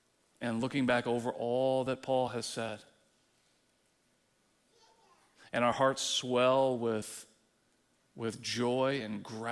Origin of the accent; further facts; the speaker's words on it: Texas, United States; now in Wildwood, United States; I'm thankful, and it's strange for me to say that as a Texan. You know that. But I'm thankful to the Lord that he brought me here to Wildwood.